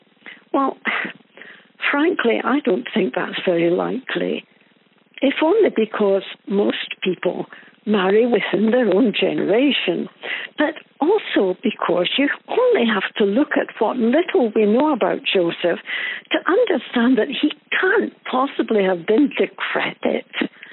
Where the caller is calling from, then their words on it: Italy; Well, as you know, I'm calling from Italy, and as you also know, I'm sure, we're on lockdown.